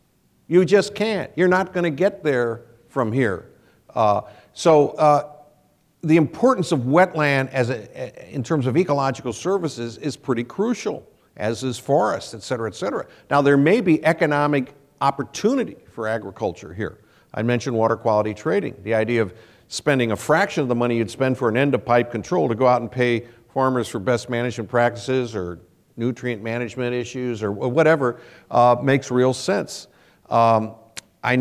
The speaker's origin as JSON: {"language": "English", "region": "Missouri", "country": "United States", "tie": "born or raised there", "said": "My home state of Missouri, we lost 90% of the wetlands back when we thought it was a good idea."}